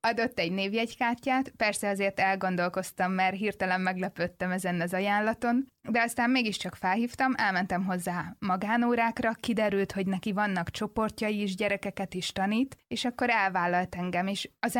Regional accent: Ravazd, Győr-Moson-Sopron, Hungary; Egy kicsi faluban nőttem fel, Pannonhalma mellett Ravaszdon

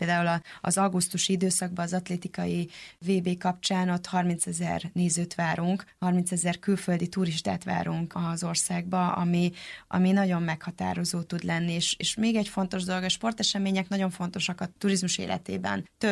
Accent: Szolnok, Jász-Nagykun-Szolnok, Hungary; born or raised there; moved away as an adult; now in Budapest, Hungary

